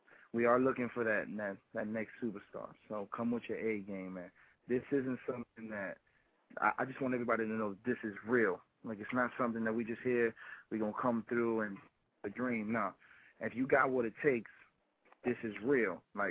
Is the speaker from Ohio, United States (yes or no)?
no; Miami, Florida, United States; Well, nah, I'm from Miami, but I'm always in New York, in L.A., and in Atlanta, so I'm from everywhere.